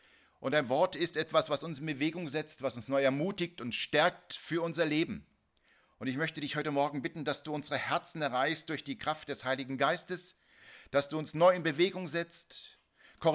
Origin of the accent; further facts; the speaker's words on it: Königswald, Germany; born there; Ich komme gebürtig aus Königswald.